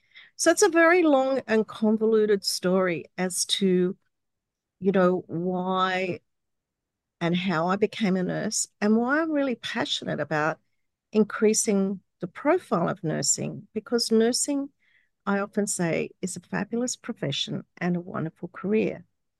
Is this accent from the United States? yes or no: no; Canberra, Australian Capital Territory, Australia; I grew up in Canberra and I moved to Wollongong in a relationship at the time